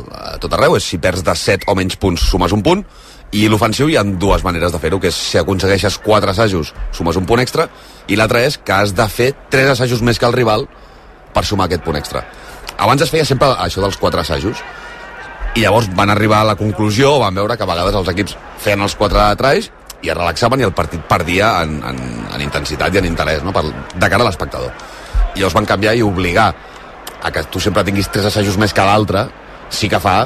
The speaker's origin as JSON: {"language": "Catalan", "town": "Tiana", "region": "Catalonia", "country": "Spain", "tie": "born or raised there", "said": "Jo sóc de Tiana, jo fins als 12 anys vaig jugar a Tiana."}